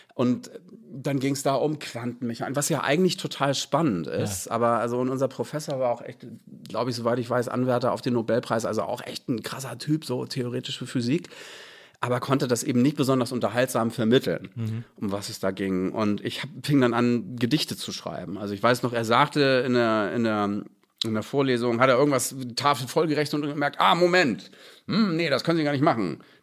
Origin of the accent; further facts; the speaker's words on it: Bad Schwartau, Schleswig-Holstein, Germany; also born or lived in Hamburg; Ich bin gebürtiger Hamburger und habe den Großteil meiner Kindheit und Jugend in Bad Schwartau verbracht, in Schleswig-Holstein.